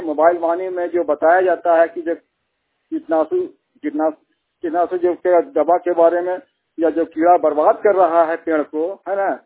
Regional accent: Tarsalu, Jharkhand, India; मैं चुरचू ब्लॉक के तरसालू गांव के रहने वाला हूं।

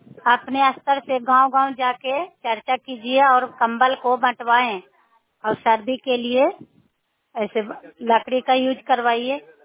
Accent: Balha, Bihar, India; बल्हा का निवासी हूँ, नगर नौसा प्रखंड से बोल रही हूँ।

